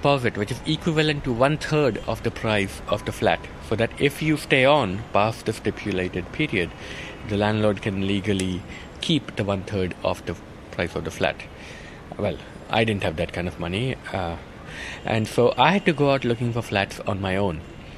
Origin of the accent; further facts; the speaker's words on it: India; And I, being Indian, part of the great thieving horde of Indians, would stay on and take over, squat on his property.